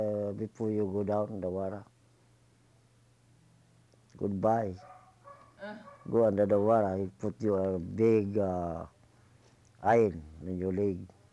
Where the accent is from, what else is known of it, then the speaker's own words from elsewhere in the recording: Philippines; now in Hawaii, United States; I come from Philippines, Hawaii, I lost my mind.